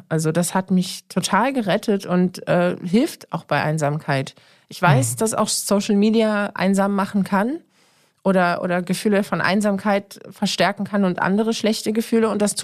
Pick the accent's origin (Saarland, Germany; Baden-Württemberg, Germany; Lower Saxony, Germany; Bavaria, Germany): Saarland, Germany; moved away as an adult; also born or lived in Offenbach; now in Berlin, Germany; ich bin in Offenbach geboren, das stimmt. Ich bin allerdings im Saarland aufgewachsen und mit 19 nach Berlin gekommen.